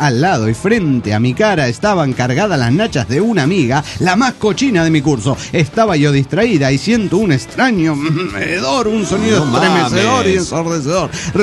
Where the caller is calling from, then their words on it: Tuxtla Gutiérrez, Chiapas, Mexico; de Tuxtla, Gutiérrez, Chiapas, México.